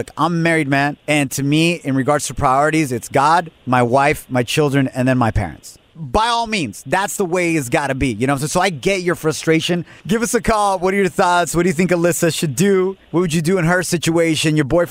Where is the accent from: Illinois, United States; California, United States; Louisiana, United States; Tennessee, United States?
California, United States; Santa Ana; I grew up in Santa Ana in Delhi. At that time, a lot of like gang violence and so on and so forth in Santa Ana, California.